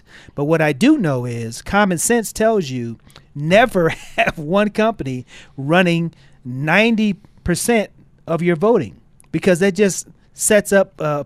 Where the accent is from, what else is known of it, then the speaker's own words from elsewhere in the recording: East Coast, United States; So I grew up on the East Coast, went into the Air Force, became conservative, ran for office in Denver and then in Jefferson County.